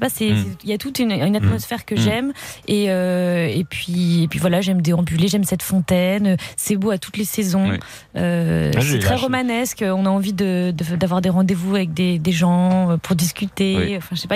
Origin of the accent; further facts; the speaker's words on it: Lille, Hauts-de-France, France; now in Paris, France; Moi, je suis une provinciale. Hein. Je viens de Lille.